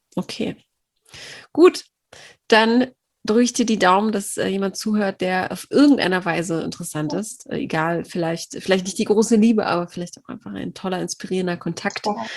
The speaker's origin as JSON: {"language": "German", "region": "North Rhine-Westphalia", "country": "Germany", "said": "Ich komme ja aus dem Ruhrgebiet"}